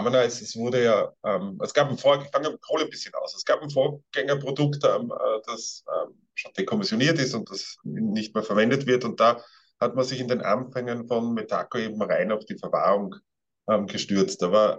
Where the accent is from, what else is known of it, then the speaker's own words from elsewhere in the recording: Vienna, Austria; Wie man schon hört, ich bin kein Deutscher, ich komme aus Wien, lebe auch in Wien.